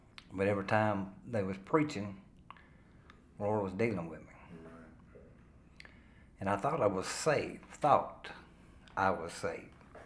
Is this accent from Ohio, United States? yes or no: no; Munfordville, Kentucky, United States; Well, I'm from Mumfordville, Kentucky.